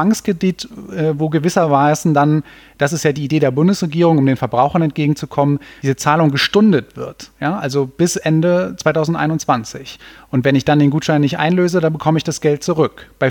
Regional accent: Cologne, North Rhine-Westphalia, Germany; Ich komme ja aus Köln

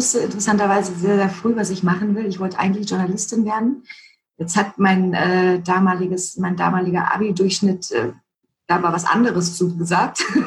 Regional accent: Berlin, Germany; Tatsächlich komme ich ja nun auch aus Berlin und ich kann auch durchaus Berliner, ne?

